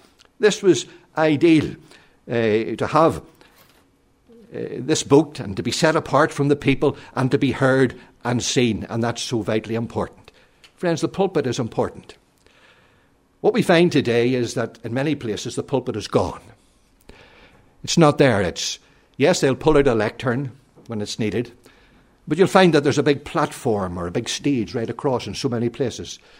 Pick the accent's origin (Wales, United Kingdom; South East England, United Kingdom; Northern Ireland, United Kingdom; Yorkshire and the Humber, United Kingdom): Northern Ireland, United Kingdom; Enniskillen; also born or lived in Armagh; I was born in Armagh, in a place called The Folly. I'm sure Davy Mitchell knows where that is, being an Armagh man. But We were moved to Enniskillen some years later when my father came home from the Royal Marines.